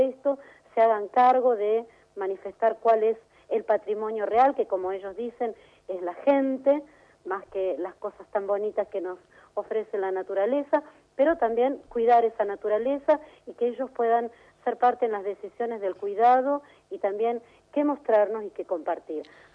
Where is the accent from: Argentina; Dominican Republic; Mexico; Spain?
Argentina; Buenos Aires Province; yo no me siento como vos porteña, yo me siento bien de la provincia de Buenos Aires, porque soy del interior